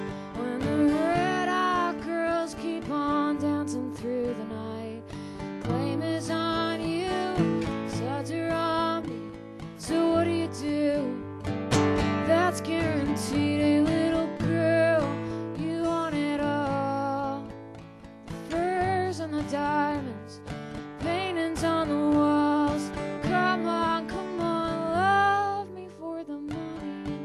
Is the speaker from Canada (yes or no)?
yes; Canada; I know I'm this really playing up the stereotype of me being Canadian and always talking about hockey